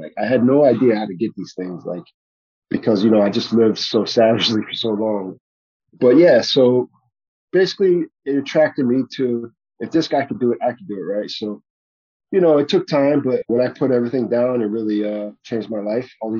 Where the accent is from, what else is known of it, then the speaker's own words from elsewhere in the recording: Florida, United States; But like I said, I'm from South Florida originally. And a lot of my, I mean, if you don't know, down there is like sober living home capital of the world.